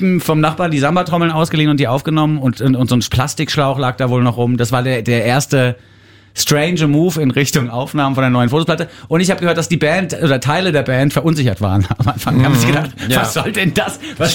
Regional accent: Bavaria, Germany; aber ich bin Bayer und in Bayern könnte man auch sagen

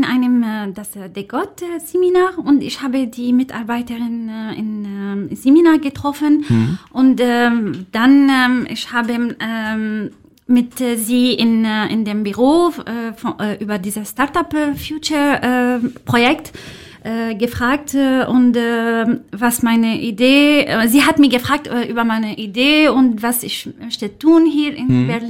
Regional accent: Damascus, Damascus Governorate, Syria; German is a second language; moved away; ich komme aus Damaskus, Syrien

